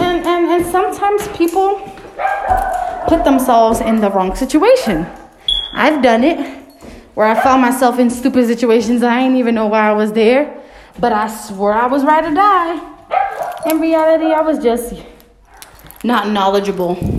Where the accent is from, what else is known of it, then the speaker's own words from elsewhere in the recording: Newark, New Jersey, United States; accent: Jersey; That's why people are so surprised when I tell them I'm from Newark. Because I just don't represent. You know what I'm saying? Like, obviously, I'm from the culture. Like, I speak a certain way. I have the Jersey accent, whatever it is.